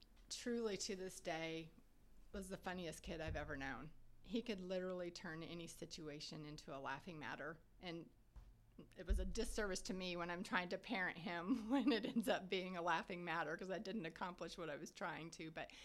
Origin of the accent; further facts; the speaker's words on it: Indiana, United States; moved away as an adult; now in Austin, United States; So I grew up in Indiana, and then when I graduated high school, I actually went to college in West Texas at Angelo State.